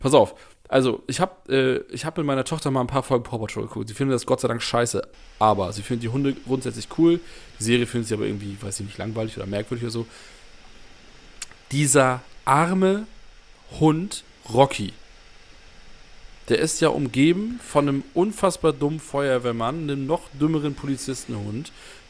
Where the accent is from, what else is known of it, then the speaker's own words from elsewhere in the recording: Northern Germany, Germany; ich bin ja auch Norddeutscher